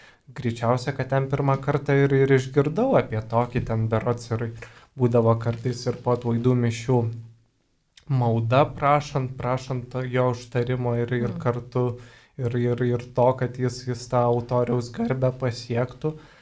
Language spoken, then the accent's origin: Lithuanian; Alytus, Alytus County, Lithuania; aš esu iš Alytaus, Alytus yra dviejų vyskupijų miestas, bet aš esu toj Vilkaviškio vyskupijos miesto dalyš, vyskupo Arūno buvusios parapijos.